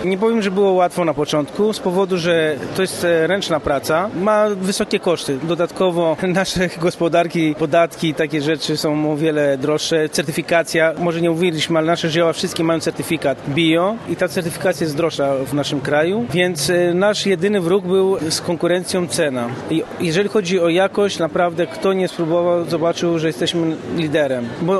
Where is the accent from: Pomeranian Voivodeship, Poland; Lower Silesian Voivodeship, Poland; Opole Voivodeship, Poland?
Lower Silesian Voivodeship, Poland; Zgorzelec; born there; Polish is a second language; bo ja się urodziłem w Polsce od Greków rodziców. Trochę znana dla niektórych historia po II wojnie światowej, byli emigranci moi dziadkowie. Urodziłem się z Gorzelcu, gdzie jeszcze tam jest dużo Greków, a nawet pół greckich rodzin